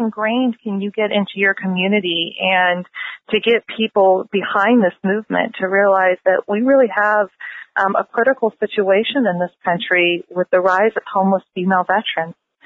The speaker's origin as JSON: {"language": "English", "town": "Pilot Mountain", "region": "North Carolina", "country": "United States", "said": "Yeah, so I am from Pilot Mountain, North Carolina. It's a small little town."}